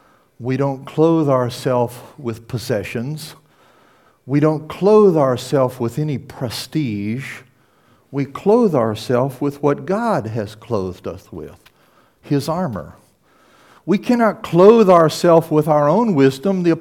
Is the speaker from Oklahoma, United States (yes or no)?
yes; Oklahoma, United States; I grew up in Oklahoma, and Oklahoma State University in Stillwater is known for its wrestling teams.